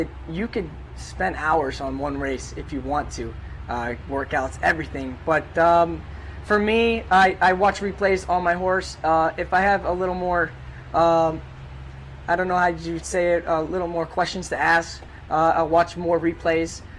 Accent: Saratoga, New York, United States; I grew up in Saratoga High School, graduated 2011

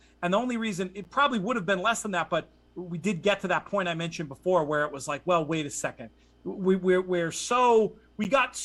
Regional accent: United States; Obviously, as an American, my cricket knowledge is not particularly strong.

